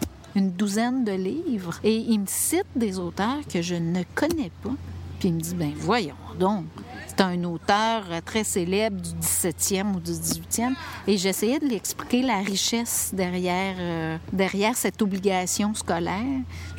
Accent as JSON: {"language": "French", "town": "Beauharnois", "region": "Quebec", "country": "Canada", "tie": "born or raised there", "said": "j'ai grandi à Beauharnois et j'ai fait mon école secondaire dans une polyvalente, à la polyvalente de Beauharnois."}